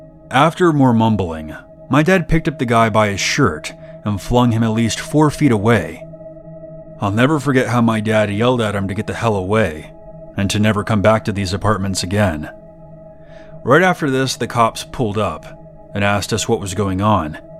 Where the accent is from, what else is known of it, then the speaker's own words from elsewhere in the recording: Morgan Hill, California, United States; I'm from Morgan Hill, California, but this story happened in the town next to mine, Gilroy.